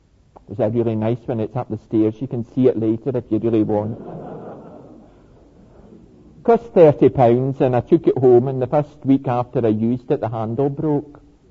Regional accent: Scotland, United Kingdom; "No, I'm from Scotland." "Oh. Where's that? We've never heard of it."

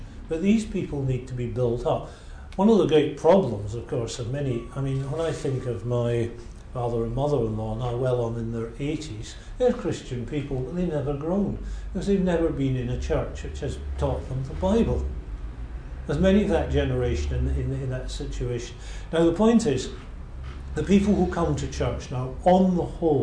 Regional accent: United Kingdom; although we're British, we don't do emotion very well

